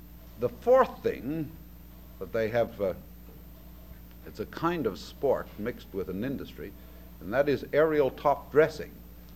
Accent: Canada; because you think the New Zealanders are rather like us, only being Canadian.

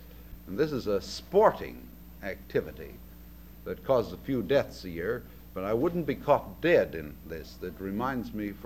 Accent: Canada; because you think the New Zealanders are rather like us, only being Canadian.

